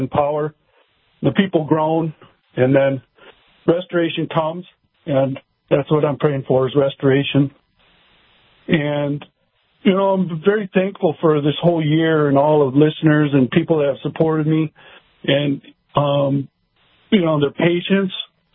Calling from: Anamoose, North Dakota, United States; Man, I'm on from the Reinowski Farms in Anamoose, North Dakota.

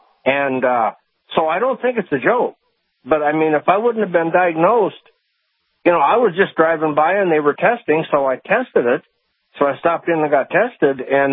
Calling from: Dickinson, North Dakota, United States; Yeah, I'm calling from Dickinson, and I was diagnosed with COVID in last November, and I, you know, I'm 74 years old.

